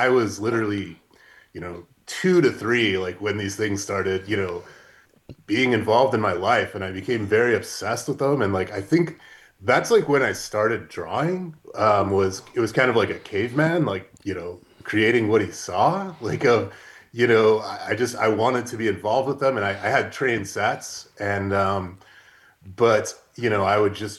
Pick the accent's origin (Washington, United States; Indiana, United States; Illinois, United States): Indiana, United States; Griffith; I was born in the region, which I think probably most of the listeners know is Northwest Indiana. I was born in Griffith, and I live next to railroad tracks